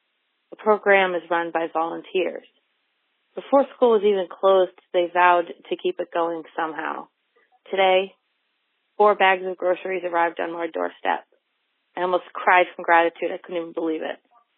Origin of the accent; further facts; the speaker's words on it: New Hampshire, United States; I'm from New Hampshire.